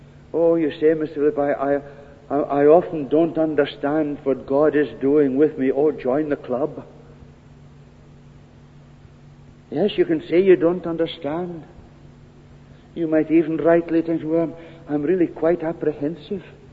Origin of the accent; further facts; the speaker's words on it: Scotland, United Kingdom; accent: Doric; Oh, I'm a Scotsman through and through, but I don't like going lapsing into the Doric.